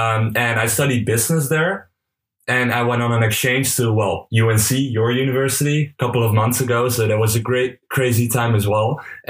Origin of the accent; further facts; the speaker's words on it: Breda, North Brabant, Netherlands; English is a second language; now in Rotterdam, Netherlands; So I'm originally from Breda, which is a city in the south of the Netherlands. And I've lived there for most of my life. So for about 18 years. After that, I moved to Rotterdam, which is still pretty close to Breda.